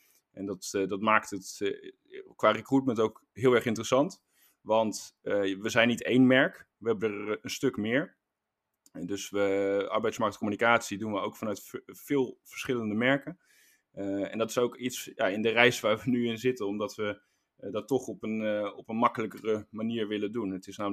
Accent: Waalwijk, North Brabant, Netherlands; En ik ben opgegroeid in Waalwijk.

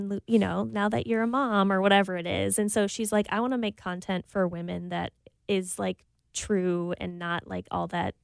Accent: St. Louis Park, Minnesota, United States; Yeah, I grew up in St. Louis Park.

